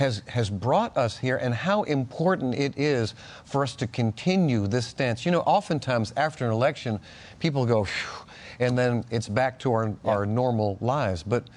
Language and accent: English; Cape Cod, Massachusetts, United States; You know, it's interesting, buddy, that where I grew up in Massachusetts, on Cape Cod, where the Pilgrims first landed.